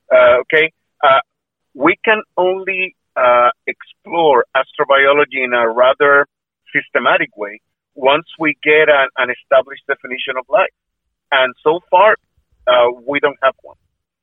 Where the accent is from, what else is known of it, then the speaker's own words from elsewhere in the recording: Puerto Rico; Okay, well, I'm Puerto Rican, born and raised in Puerto Rico.